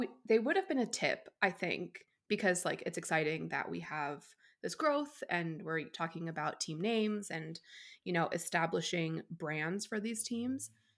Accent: San Diego, California, United States; Okay, moving on to my hometown team, San Diego Wave Football Club.

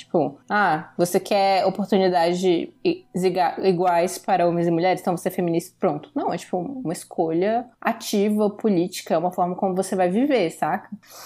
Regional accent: Recife, Pernambuco, Brazil; Minha cidade natal.

